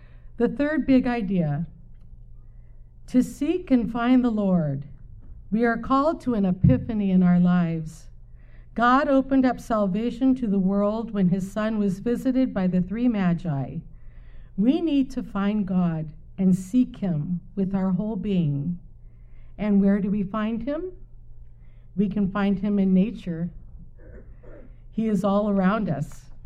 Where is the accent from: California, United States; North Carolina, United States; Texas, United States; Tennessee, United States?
California, United States; San Diego; I'm from San Diego, and you'll hear about that in my story.